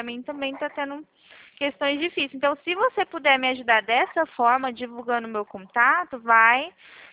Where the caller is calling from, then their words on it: Presidente Prudente, São Paulo, Brazil; eu fico no interior de São Paulo. Presidente